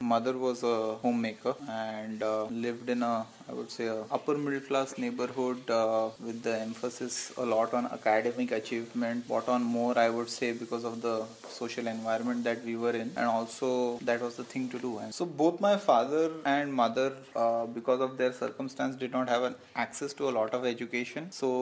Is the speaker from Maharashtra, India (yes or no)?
yes; Bombay, Maharashtra, India; moved away as an adult; also born or lived in Bangalore / Delhi; I come from, I would say, a middle-class background. Born and brought up in Bombay, stayed there for about 21 odd years, followed by 11 odd years in Bangalore, and then 5 plus years in Delhi.